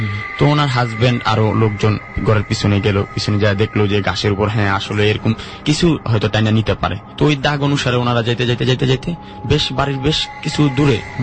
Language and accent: Bangla; Comilla, Chittagong Division, Bangladesh; আমার গ্রামের বাড়ি কুমিল্লা